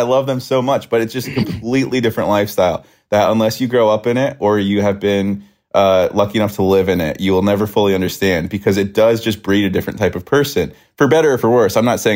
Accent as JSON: {"language": "English", "region": "Colorado", "country": "United States", "tie": "born or raised there", "said": "because I feel like growing up in Colorado has opened up so many doors to, like, be outside and appreciate the outdoors."}